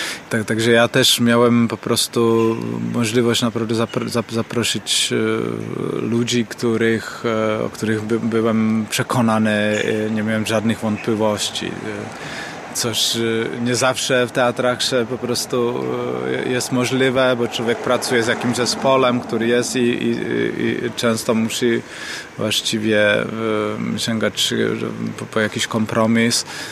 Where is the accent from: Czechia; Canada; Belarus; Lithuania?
Czechia; Hradec Králové, Hradec Králové Region; Polish is a second language; also born or lived in Prague; ja jestem z Hradca Králové. To jest tutaj 100 kilometrów na wschód od Pragi, ale spędziłem 5-6 lat w Pradze. Mieszkałem tu, studiowałem, także znam to miasto po prostu bardzo dobrze.